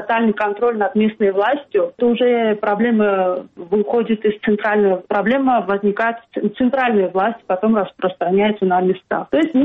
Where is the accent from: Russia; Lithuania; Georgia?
Georgia; Akhalkalaki, Samtskhe-Javakheti; почему я из Ахалкалаки поехала туда